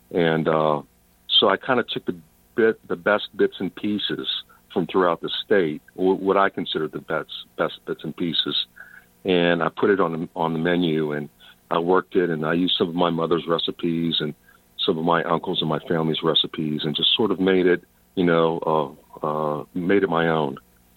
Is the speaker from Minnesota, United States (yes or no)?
no; Louisiana, United States; But anyway, I was very fortunate growing up in South Louisiana in that my father worked for an oil refinery, Texaco oil refinery, and we moved around a lot along the Gulf Coast.